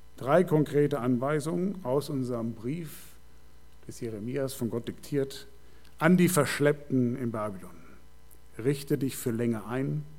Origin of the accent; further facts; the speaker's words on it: Germany; Das ist Deutschland. Ich bin Deutscher.